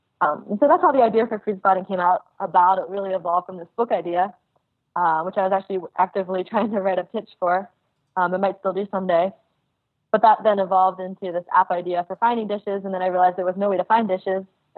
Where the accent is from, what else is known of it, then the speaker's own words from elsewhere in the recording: Midwest, United States; people don't know about growing up in the Midwest or where I grew up